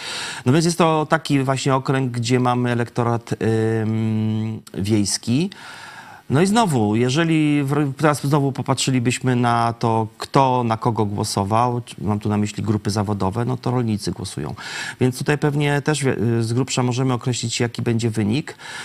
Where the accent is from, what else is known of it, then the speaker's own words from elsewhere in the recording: Lublin, Lublin Voivodeship, Poland; born there; W Lublinie konkretnie.